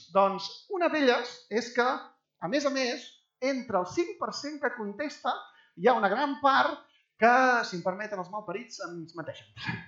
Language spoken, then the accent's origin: Catalan; Mataró, Catalonia, Spain; Hi havia eleccions municipals, en aquest cas a Mataró, d'on jo soc